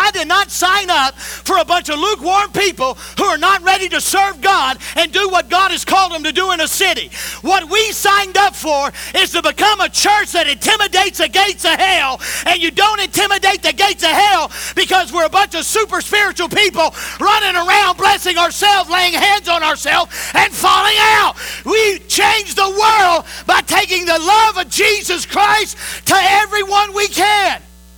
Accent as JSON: {"language": "English", "country": "United States", "said": "I'll never forget the first time I saw oppression and injustice as an American."}